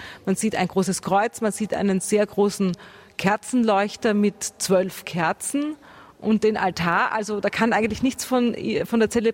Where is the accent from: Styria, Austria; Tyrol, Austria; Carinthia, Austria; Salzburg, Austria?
Styria, Austria; Graz; als Kind von 10 Jahren habe ich mich in unserer Domkirche, wo ich herstamme aus Graz, immer selbstverständlich in die erste Reihe gesetzt.